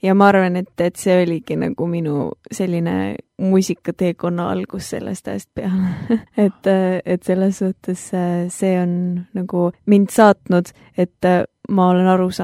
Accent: Saare County, Estonia; also born or lived in Russia; ma sündisin Saaremaal. Nii et tegelikult ma olen saarlane, siis saare piiga.

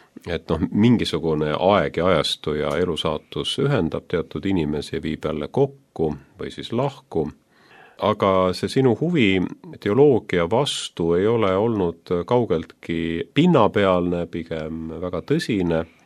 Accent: Tallinn, Harju County, Estonia; olen täpselt samamoodi Mustamäelt pärit

